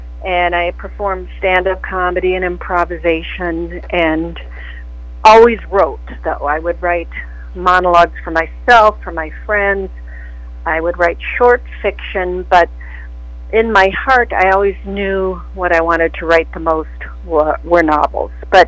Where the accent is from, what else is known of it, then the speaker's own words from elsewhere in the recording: Minneapolis, Minnesota, United States; also born or lived in Grand Forks, North Dakota; Well, I was born in North Dakota, actually. We lived in East Grand Forks, but my mother was a North Dakota farm girl, so she was thrilled that they had to cross the river to get to the hospital in Grand Forks. I was raised in Minneapolis.